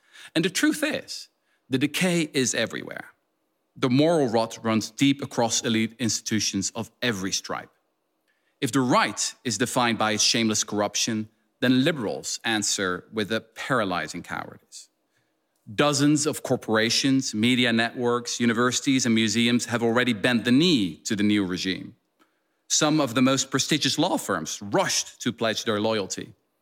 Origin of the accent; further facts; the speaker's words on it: Netherlands; Growing up in the Netherlands, I was especially gripped by the tales of how our small country was occupied